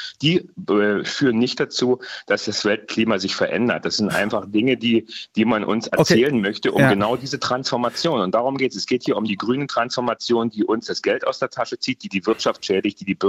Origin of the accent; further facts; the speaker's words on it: Lusatia, Germany; ich komme aus der Lausitz und wir sehen es hier